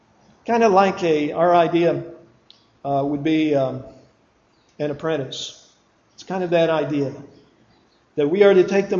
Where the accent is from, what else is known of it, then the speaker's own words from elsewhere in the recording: Midwest, United States; back on the mainland growing up in the Midwest, we had this expression